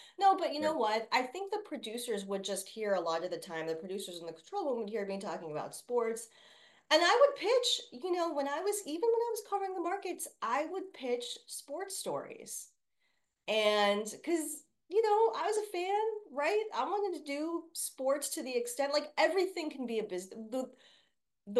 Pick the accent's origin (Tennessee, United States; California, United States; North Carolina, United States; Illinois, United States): Illinois, United States; Chicago; because I'm not a Knicks fan, I grew up in Chicago